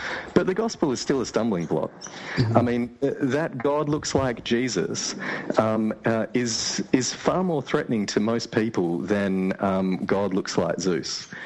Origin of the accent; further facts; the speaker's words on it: Australia; I'm shocked as an Aussie who often looks to the US